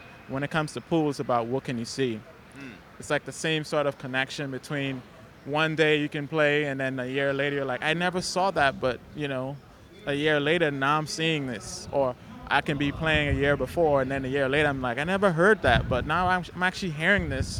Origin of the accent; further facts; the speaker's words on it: Bahamas; I'm originally from the Bahamas.